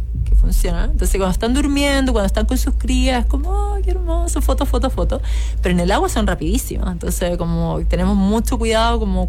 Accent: Chile

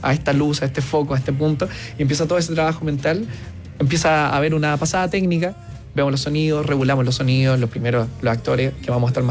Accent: Chile; recuerden que somos chilenos

